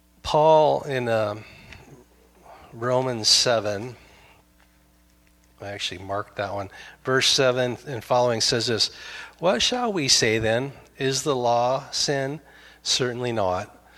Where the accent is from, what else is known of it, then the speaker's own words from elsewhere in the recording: Astoria, United States; back when I was growing up in Astoria, which had a ton of alcoholics